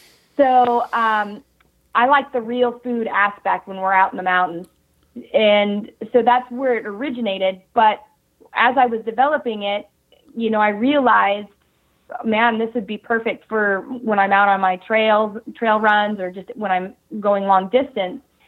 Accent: Reno, Nevada, United States; I'm in Reno, Nevada. So we've got the Sierras in our back door.

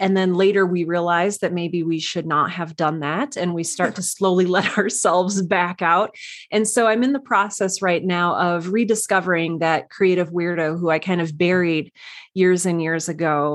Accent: South Dakota, United States; I'm over in the South Dakota.

